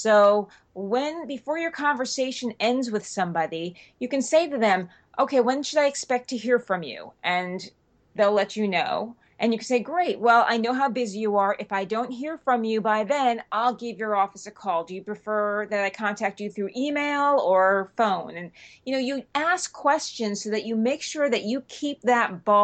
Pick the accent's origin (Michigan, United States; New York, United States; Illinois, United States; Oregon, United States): New York, United States; Leave earlier, because as a New Yorker, I was brought up that what on time actually means is early.